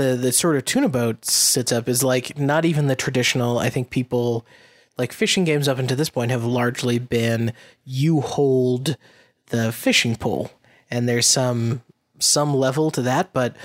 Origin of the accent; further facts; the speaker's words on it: Massachusetts, United States; Obviously it's coming out of Gloucester near my hometown.